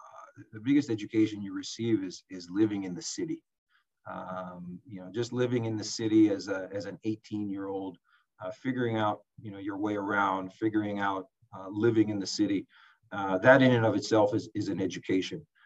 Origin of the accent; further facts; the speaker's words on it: Singapore; I grew up in Singapore and all of my formative years were spent in Asia.